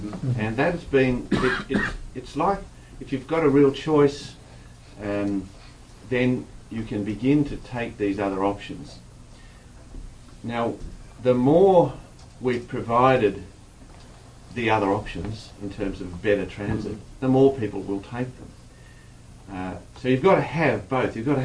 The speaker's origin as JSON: {"language": "English", "town": "Perth", "region": "Western Australia", "country": "Australia", "said": "And I came from Perth and I didn't know a lot about it."}